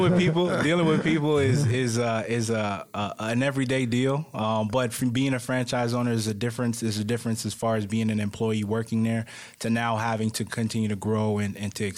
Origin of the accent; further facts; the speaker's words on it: Florida, United States; I'm originally from Florida, so I've been playing football since eighth grade.